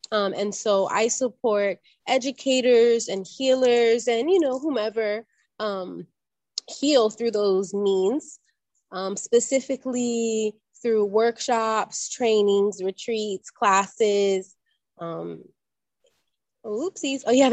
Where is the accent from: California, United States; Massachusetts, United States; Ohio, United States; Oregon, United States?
California, United States; moved away as an adult; also born or lived in Los Angeles / Oakland; now in Ghana; I was born in Los Angeles and grew up throughout California. I moved to Northern California, Oakland, Bay Area in 2009 for graduate school. And I was there until 2020, when I moved to Ghana.